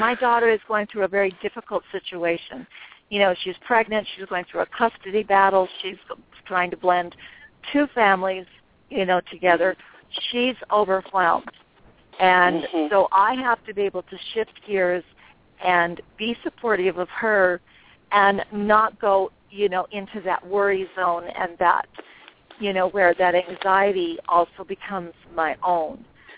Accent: Mexico; And I was from Mexico. I grew up in Mexico

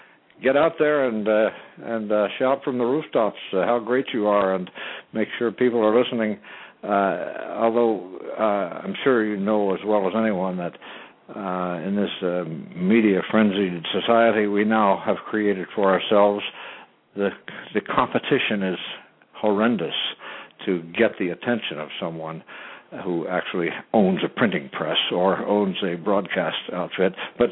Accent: Indiana, United States; accent: Hoosier; I speak Hoosier also, because I actually was born and raised in Indiana. That's sort of a separate language. Yes, I studied Russian in college and French in college, and I still use them both all the time.

